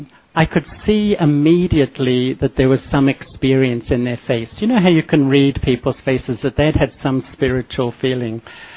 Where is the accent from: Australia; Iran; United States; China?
Australia; Melbourne, Victoria; I grew up in Melbourne.